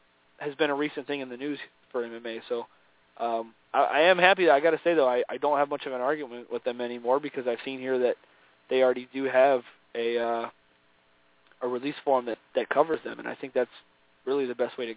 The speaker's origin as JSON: {"language": "English", "town": "Monroe", "region": "Louisiana", "country": "United States", "tie": "born or raised there", "said": "he's located out of Monroe, Louisiana. That's my hometown."}